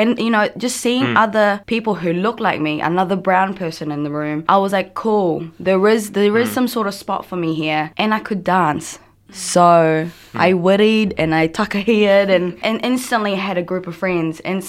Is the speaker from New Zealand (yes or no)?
yes; Christchurch, Canterbury, New Zealand; And especially growing up in Christchurch, it was very hard to go to school with like a, you know, rice and tuyo for lunch.